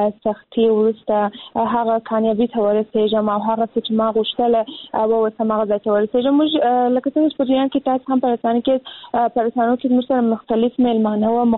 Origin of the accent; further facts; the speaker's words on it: Kandahar, Afghanistan; زه هم د کندهار ولایت څخه یم